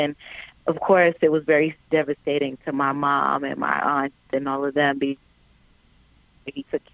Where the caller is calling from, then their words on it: Virginia, United States; I'm calling from Virginia